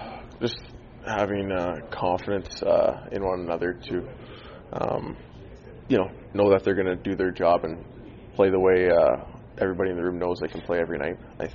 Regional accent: Canada; Oh, it's something that, as a Canadian kid, you're well aware of.

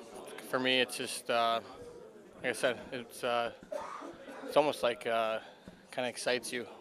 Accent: United States; for me, I'm American, but to hear the Canadian anthem and everyone sing it

